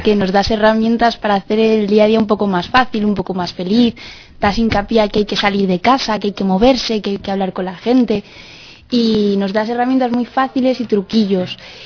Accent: Leganés, Community of Madrid, Spain; vengo de Leganés

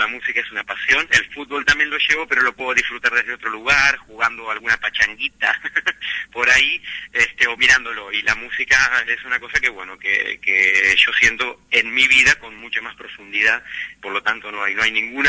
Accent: Santa Fe, Argentina; habla del rincón de Argentina, de donde vengo, provincia de Santa Fe

